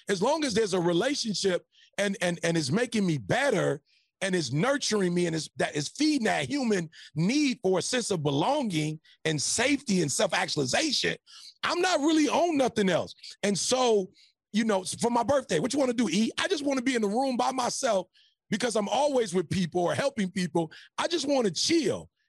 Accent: Detroit, Michigan, United States; now in California, United States; I drive an Escalade. I'm from Detroit.

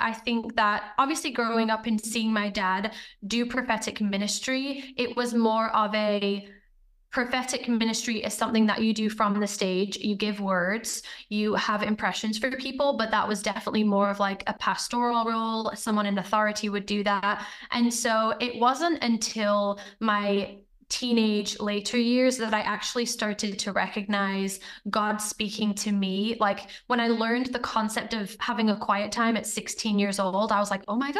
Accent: England, United Kingdom; So I grew up in England with Irish parents. So my accent has always kind of confused people, even when I was a child.

